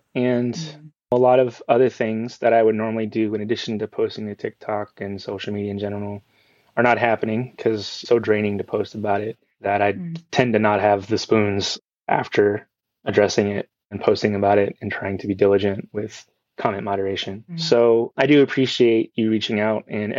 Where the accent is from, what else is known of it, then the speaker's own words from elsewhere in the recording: Sugar Land, Texas, United States; now in San Antonio, United States; Well, I'm originally from Texas, which is where I am now, although I was in Houston at the time, or like a suburb, it's called Sugar Land. And now I'm in San Antonio.